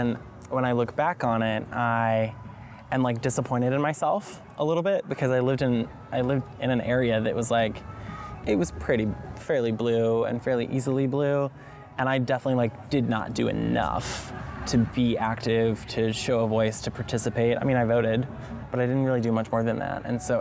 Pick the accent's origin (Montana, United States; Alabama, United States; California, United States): Alabama, United States; People who don't know who I am and they hear that I'm from Alabama, they're like, oh wow, that election, that really changed things, that was great.